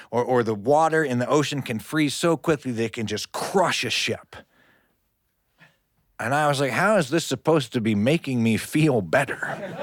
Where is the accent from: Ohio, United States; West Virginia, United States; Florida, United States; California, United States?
West Virginia, United States; No, I grew up in West Virginia. The freshest seafood I ever had was canned salmon.